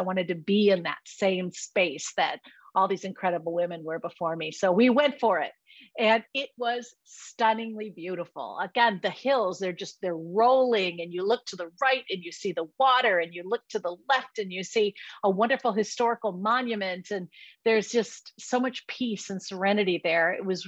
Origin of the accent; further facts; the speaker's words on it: Midwest, United States; I'm from the Midwest. Remember, we love cheese.